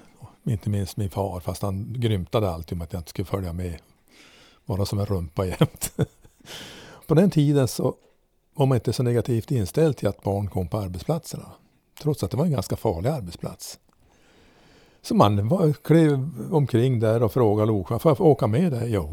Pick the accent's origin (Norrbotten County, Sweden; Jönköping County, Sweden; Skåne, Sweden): Norrbotten County, Sweden; Långträsk; born there; also born or lived in Arvidsjaur; now in Södra Sunderbyn, Sweden; Och jag är född i Markbygdens församling. Och det vet ju knappast någon vad det är. Det är utanför Piteå landsförsamling, alltså inåt landet. Och orten heter Långträsk.